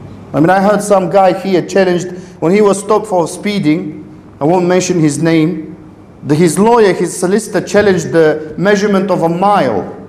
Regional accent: Leicester, East Midlands, United Kingdom; I come from Leicester.

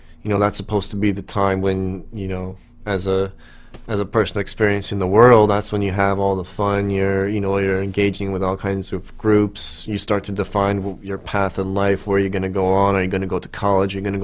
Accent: Toronto, Ontario, Canada; born there; I was born in Scarborough, East Toronto, and to a Roman Catholic father and a Presbyterian mother. My mother was like Scottish Canadian, and my father was Italian

